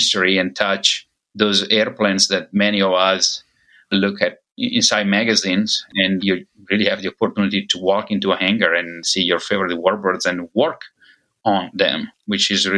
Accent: Italy; now in United States; As I mentioned, I'm from Italy. Italy flew the Starfighters until 2003.

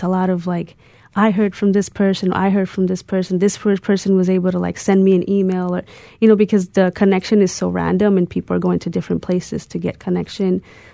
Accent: south, Puerto Rico; Because I'm from the South, I know that we're going to be sending stuff out to the South of Puerto Rico to help out our family and friends there.

